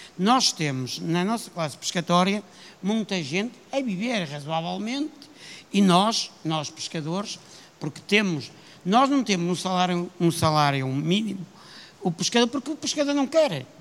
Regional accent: Vila do Conde, Porto, Portugal; deve de conhecer as Caxinas, que é Vila do Conde, Caxinas Póvoa, somos uma zona ribeirinha.

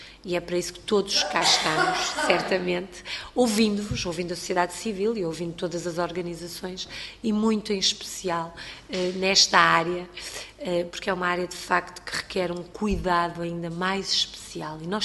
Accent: Viana do Castelo, Norte, Portugal; não é a realidade de Chaves, por exemplo, de Viana do Castelo, de onde eu venho, nem a realidade de Évora.

